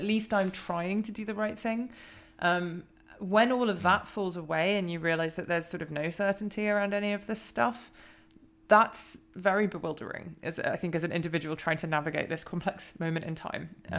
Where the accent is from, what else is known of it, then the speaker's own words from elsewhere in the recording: United Kingdom; Well, I am British, and London is by many estimates the money laundering capital of the world.